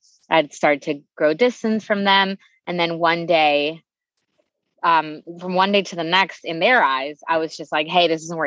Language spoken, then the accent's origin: English; Venezuela; So I am originally from Venezuela. I grew up in a very sheltered Jewish community.